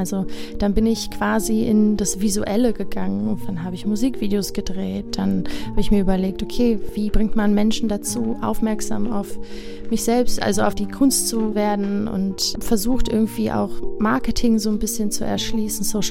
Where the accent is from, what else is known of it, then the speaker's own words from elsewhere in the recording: Berlin, Germany; Ich komme aus Berlin